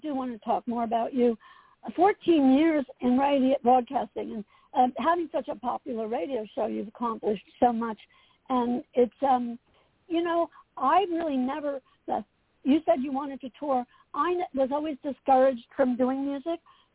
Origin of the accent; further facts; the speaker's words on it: Asbury Park, New Jersey, United States; my growing up in Asbury Park